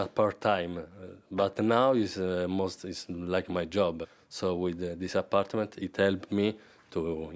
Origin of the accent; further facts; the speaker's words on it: Rome, Lazio, Italy; English is a second language; now in Barcelona, Spain; I'm from Italy. I'm originally from Rome, but I live in Barcelona from 8 years.